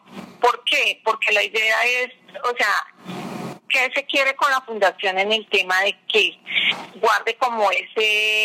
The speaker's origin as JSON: {"language": "Spanish", "town": "Espinal", "region": "Tolima", "country": "Colombia", "said": "nosotras somos del Espinal Tolima"}